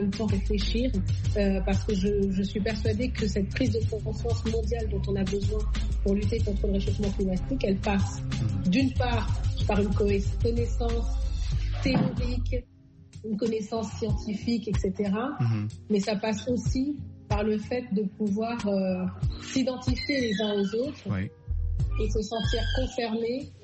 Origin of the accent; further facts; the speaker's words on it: France; now in Paris, France; Moi, j'habite à Paris, j'ai grandi en France.